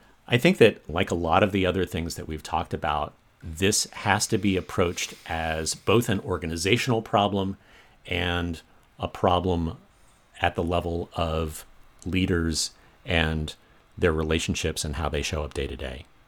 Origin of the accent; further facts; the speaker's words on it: the South, United States; You know, I grew up in the South.